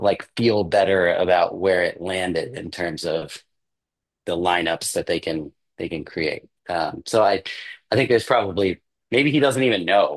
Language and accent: English; Michigan, United States; So I grew up in Michigan, Southeast Michigan, and my mom went to Eastern Michigan.